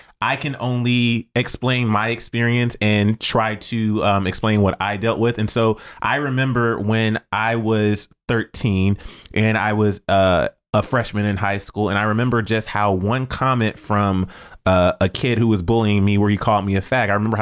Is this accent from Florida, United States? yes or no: no; Atlanta, Georgia, United States; Cause I remember, you know, 14 for me, it was around 13, 14 for me in Georgia, and I'm from Atlanta, but I was definitely in the suburbs and I was in a all black community.